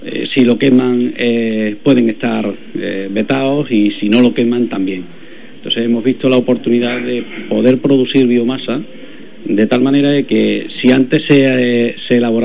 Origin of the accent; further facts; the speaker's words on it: Baena, Andalusia, Spain; yo vengo de Córdoba, pero de allí, de Baena, de la zona.